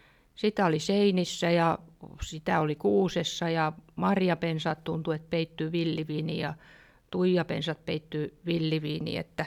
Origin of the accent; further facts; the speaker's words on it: Turku, Southwest Finland, Finland; Hei, mä oon turkulainen kuvataiteilija, taidemallari ja graafikko